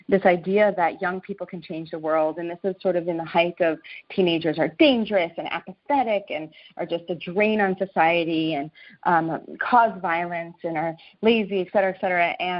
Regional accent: New York, United States; And for me, I grew up in New York, and I came from a family where it was such a blessing.

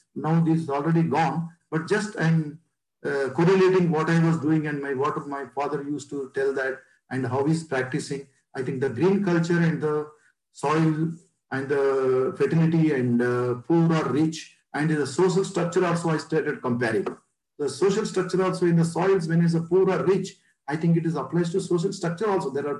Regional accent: Adilabad, Telangana, India; English is a second language; I think I am from Adilabad, actually

